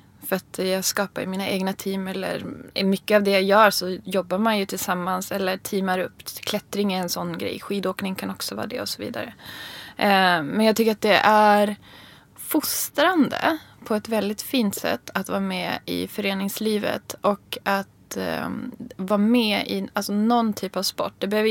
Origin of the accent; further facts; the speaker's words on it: Umeå, Västerbotten County, Sweden; Norrland är mig kärt. Ja. Så är det. Umeå är ju en kuststad, så att det finns inga berg där.